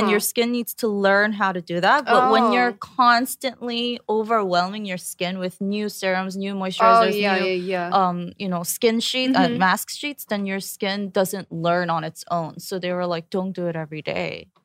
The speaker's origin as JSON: {"language": "English", "region": "New York", "country": "United States", "said": "I came from New York, so I just used like CVS products and stuff."}